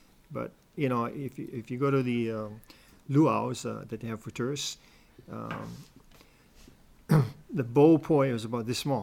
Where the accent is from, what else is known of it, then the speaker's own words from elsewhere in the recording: Hawaii, United States; I'm Hawaiian, but not 100%.